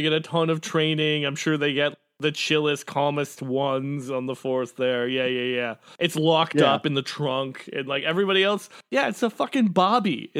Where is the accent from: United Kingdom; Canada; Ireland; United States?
Canada; we're from Canada originally. You wouldn't believe how many stupid Mountie jokes I've heard over the course of my life.